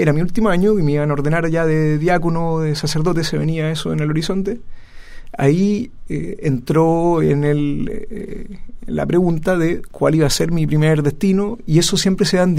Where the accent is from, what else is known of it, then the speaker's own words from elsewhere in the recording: Iquique, Tarapacá, Chile; also born or lived in Concepción; yo soy de Iquique, salí del colegio de Iquique y me fui a estudiar a Concepción.